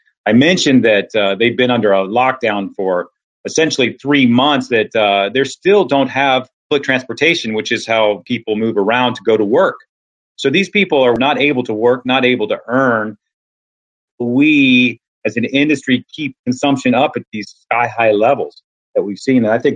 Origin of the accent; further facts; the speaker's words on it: United States; moved away as an adult; now in Philippines; So it's not a problem to be an American, but just being an expatriate in this environment.